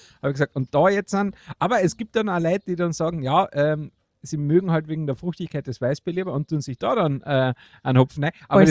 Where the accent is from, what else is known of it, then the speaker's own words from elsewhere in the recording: Austria; Was ja bei mir als Österreicher